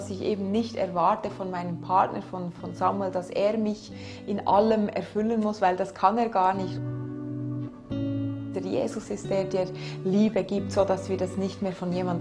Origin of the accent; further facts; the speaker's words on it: Bern, Switzerland; Ich bin 44 Jahre alt, ich komme aus Bern.